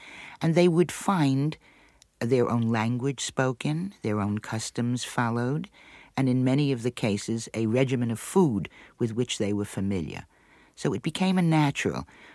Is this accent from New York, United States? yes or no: yes; New York, United States; Well, when I was growing up, I think that we had an absolutely marvelous time at the hotel.